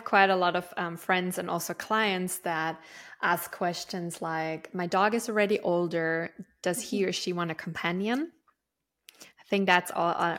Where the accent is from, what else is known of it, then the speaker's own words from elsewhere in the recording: Austria; So I'm originally from Austria, and in the German-speaking countries, tree communication is quite, I would say, a bigger thing